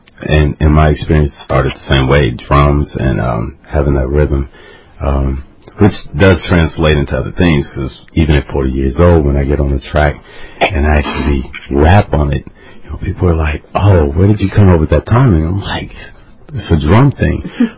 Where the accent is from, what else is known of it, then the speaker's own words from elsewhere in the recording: Youngstown, Ohio, United States; born there; Well, I was born in Youngstown. That's my spot, the Yo.